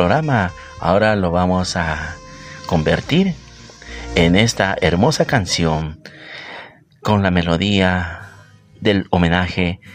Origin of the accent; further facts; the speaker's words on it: Peru; Como es costumbre en mi país, en Perú, cada tercer domingo del mes de junio celebramos